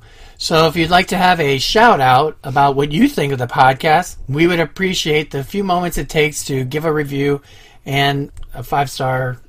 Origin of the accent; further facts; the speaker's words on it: Ohio, United States; This actual episode, before we get started, is a little personal for me because I'm also from Ohio.